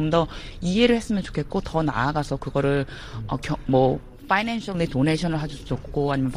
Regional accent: Seoul, South Korea; 서울에서 자란 사람으로서 굉장히 부끄럽고 충격이었어요.

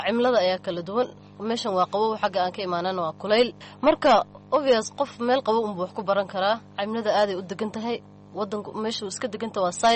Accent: Garissa, Garissa County, Kenya; naftirkii Gaaris ayaan ka imaaday iskuulka. Markii aan bogay primary waxaan ku soo bogay magaalada Gaaris, waxaan imaaday Kajado.

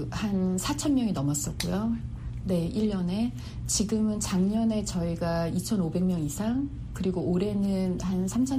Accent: South Korea; moved away as an adult; now in United States; 제가 이민자로서 한국에서 대학원까지 공부하고 아무런 미국에 연고가 없는 상태에서 그냥 신랑 따라 미국을 와서

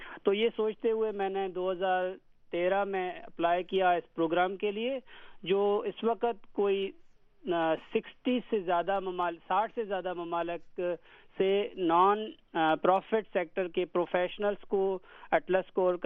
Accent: Tharparkar, Sindh, Pakistan; born there; میرا جو بنیادی پیدائشی تعلق ہے وہ صحرائے تھرپارکر پروونس سندھ سے ہے, پاکستان سے.

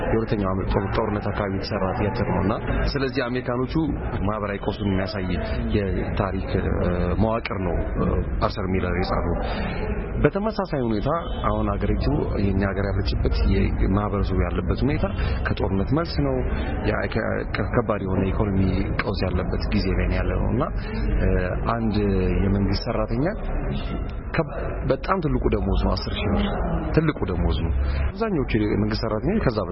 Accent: Addis Ababa, Ethiopia; born or raised there

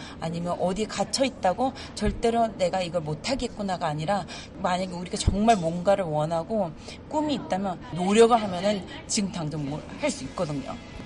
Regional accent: South Korea; now in United States; 내가 한국인으로서 이 미국에 올 수 있는 자체는

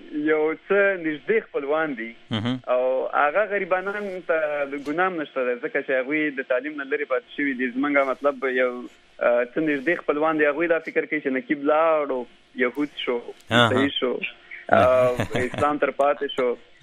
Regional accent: Afghanistan; now in United States; زه اول افغان یم او بیا مطلب زه دلته ډیزل راغلی یم

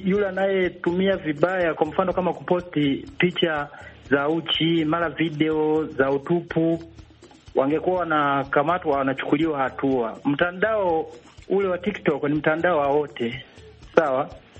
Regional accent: Manyovu, Kigoma, Tanzania; natokea Kigoma Manyovu.

